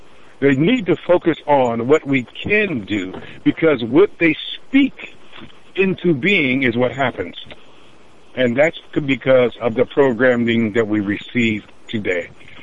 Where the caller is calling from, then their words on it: Nebraska, United States; Yeah, I'm calling from Nebraska today, man.